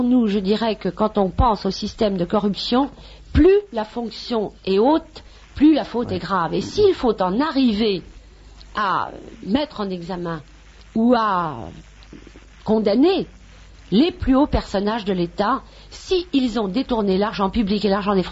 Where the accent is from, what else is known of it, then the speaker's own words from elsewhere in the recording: Paris, Île-de-France, France; Je suis née à Paris. J'y ai passé une très grande partie de ma vie. Et j'ai quitté Paris